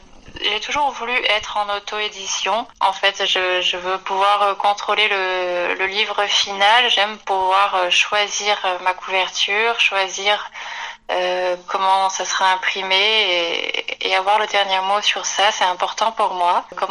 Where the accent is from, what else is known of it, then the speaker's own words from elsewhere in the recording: Gap, Provence-Alpes-Côte d'Azur, France; Bah, c'est les origines. J'ai grandi à Gap, donc... beaucoup de mes projets se passent à Gap encore.